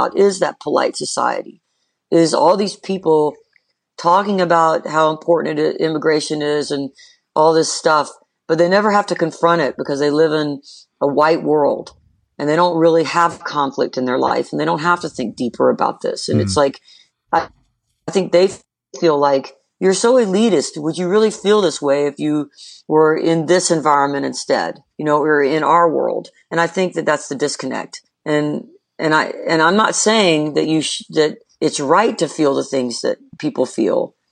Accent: Atlanta, Georgia, United States; the song is just kind of takes me through my life down here, like growing up in Atlanta

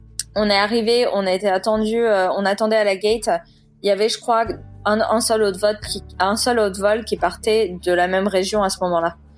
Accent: Boulogne-Billancourt, Île-de-France, France; j'ai grandi toute ma vie à Boulogne. Mis à part les quelques voyages que j'ai fait aux États-Unis, parce que mon père est américain

